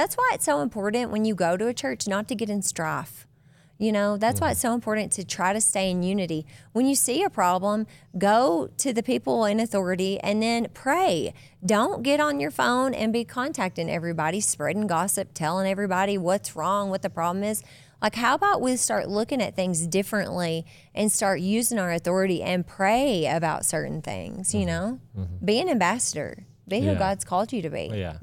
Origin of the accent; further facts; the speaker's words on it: Tennessee, United States; Anyway, maybe that's why it bugged me because I'm from Tennessee.